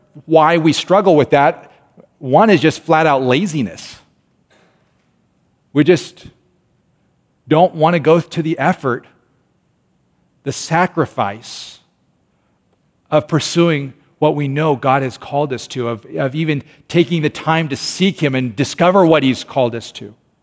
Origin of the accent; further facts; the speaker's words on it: United States; I love being an American, right? I love driving old trucks. I love seeing the flag. I love kayaking. I love all those things that makes us American, right? I love being an American, whatever.